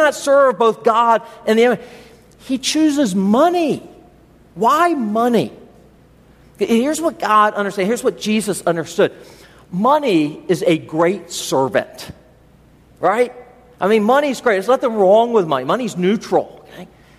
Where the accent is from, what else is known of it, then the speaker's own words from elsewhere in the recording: United States; No, I'm an American. I can't lower my standard of living. They might deport me, right?